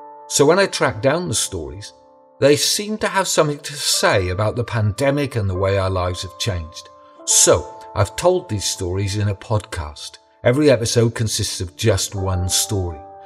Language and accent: English; Wales, United Kingdom; I'm a storyteller from Wales in the UK.